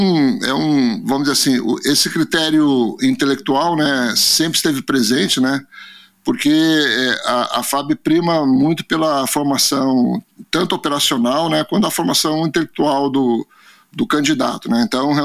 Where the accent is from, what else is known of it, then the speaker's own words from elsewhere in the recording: Canoas, Rio Grande do Sul, Brazil; born there; Eu realmente nasci em Canoas, né?